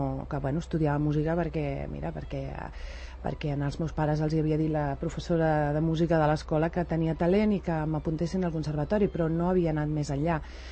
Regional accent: Sant Cugat del Vallès, Catalonia, Spain; jo ja sabeu que sóc filla de Sant Cugat i a més sóc enamorada d'aquest poble. Jo segueixo dient poble perquè vinc de família de pagesos i traginers, per tant, jo m'hi sento, tot i que ara és una ciutat.

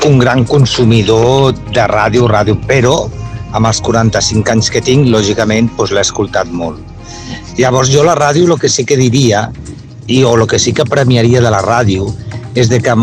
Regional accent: Barcelona, Catalonia, Spain; sóc de Barcelona.

